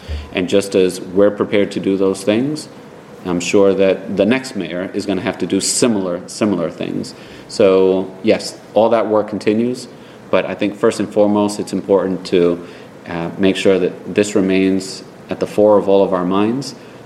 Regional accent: Providence, Rhode Island, United States; when I was growing up in Providence, there was a sense that you had to know a guy to get anything done in City Hall.

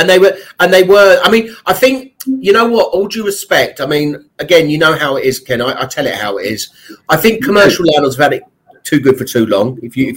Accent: Kenton, London, United Kingdom; I was from London originally. I was from Kenton originally, near Wembley. And then I moved back to London when I was 18 in North London.

